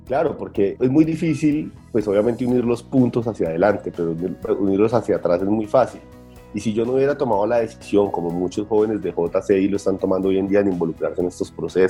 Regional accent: Pereira, Risaralda, Colombia; yo tengo 33 años, soy pereirano

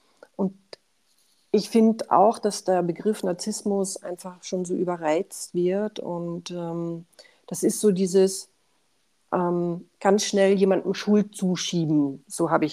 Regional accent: East Germany, Germany; und ich bin in der DDR aufgewachsen

